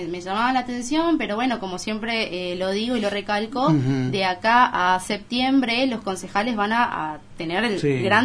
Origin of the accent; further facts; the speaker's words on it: Eldorado, Misiones, Argentina; Bueno, nací, crecí en El Dorado, me fui a estudiar y volví, porque yo siempre sentí que El Dorado era mi casa, siempre la sentí como mi hogar.